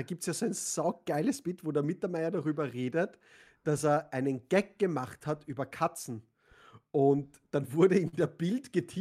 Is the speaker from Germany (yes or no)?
no; Austria; accent: Austrian; Österreichisch ist schon eine wunderschöne Sprache. Ich liebe unseren Dialekt.